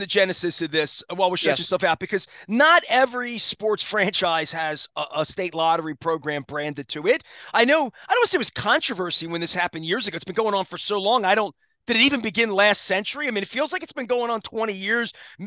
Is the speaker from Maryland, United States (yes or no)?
yes; Dundalk, Maryland, United States; I grew up poor in Dundalk.